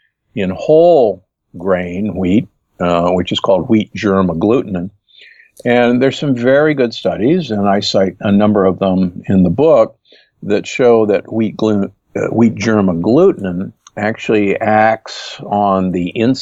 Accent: Midwest, United States; And again, growing up in the Midwest, any young man learned what's called the green apple two-step

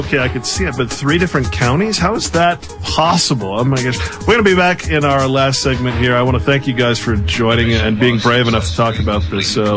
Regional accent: Sacramento, California, United States; I grew up in Sacramento.

